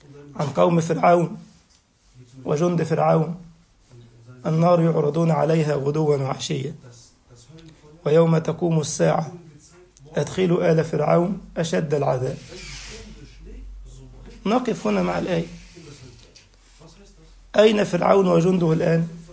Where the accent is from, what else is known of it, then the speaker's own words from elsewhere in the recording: Egypt; شحرور والتاني اسمه ميزو عندنا في مصر، ميزو، شيخ ميزو.